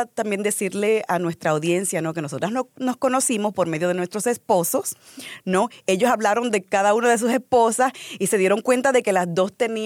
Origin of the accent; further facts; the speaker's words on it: Dominican Republic; now in New York, United States; Soy dominicana, radicada ahora mismo en el Bronx.